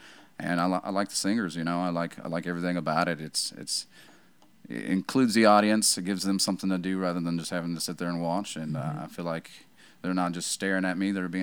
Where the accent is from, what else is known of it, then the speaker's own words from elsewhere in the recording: Texas, United States; now in Austin, United States; the greater Houston area, Brazoria County. Mm-hmm. I grew up over there. But I've lived in Austin for a good about 15 years now.